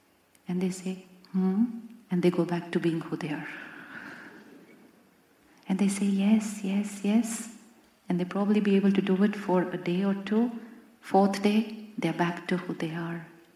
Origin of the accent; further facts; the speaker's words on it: India; now in United States; I came all the way from India to meet you.